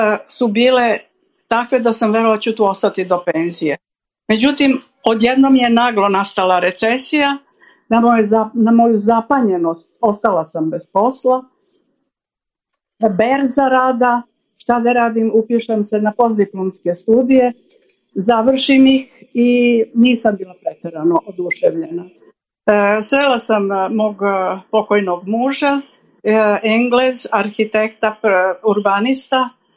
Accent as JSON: {"language": "Serbian", "region": "Belgrade", "country": "Serbia", "tie": "born there", "said": "rođena sam u Beogradu 24. oktobra 1941. godine. Završila sam arhitekturu, na moje veliko zadovoljstvo, na Beogradskom fakultetu"}